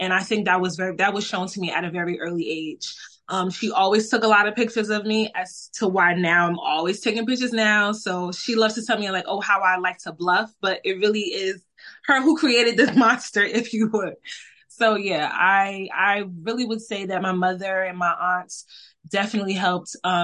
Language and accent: English; Newark, New Jersey, United States; Young … in Newark was that was a great time. My grandmother came to like came from Liberia when I was 6 weeks old to help take care of me.